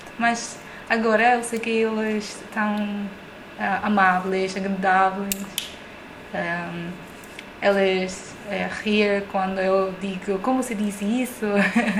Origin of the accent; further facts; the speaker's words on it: Puerto Rico; Portuguese is a second language; Os porto-riquinhos somos ruidosos, muito ruidosos.